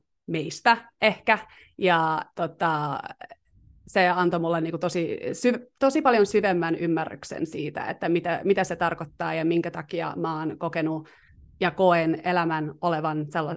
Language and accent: Finnish; United States; also born or lived in Finland / New York / Connecticut; now in Los Angeles, United States; mä oon syntynyt Suomessa, mutta kasvanut ulkomailla. Me muutettiin, mä olin 3-vuotias, kun me muutettiin pois Suomesta, ja mä oon sit ollut melkein koko elämäni Amerikassa, New Yorkissa, Connecticutissa ja nyt tietenkin Losissa. Eli siis mä oon suomalainen, mutta myös amerikkalainen